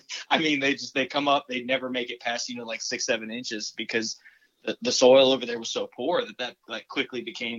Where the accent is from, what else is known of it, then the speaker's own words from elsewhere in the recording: Georgia, United States; Yeah, you know, I grew up in Southeast Georgia, hunted a lot of like the Waycross area, the Hazelhurst type area of Georgia.